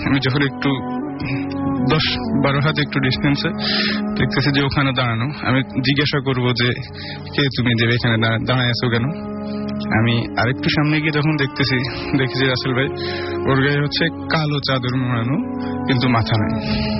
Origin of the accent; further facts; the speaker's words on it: Lakshmipur, Chittagong Division, Bangladesh; now in Dhaka, Bangladesh; থাকি মিরপুরে, আমার গ্রামের বাড়ি হচ্ছে লক্ষ্মীপুর।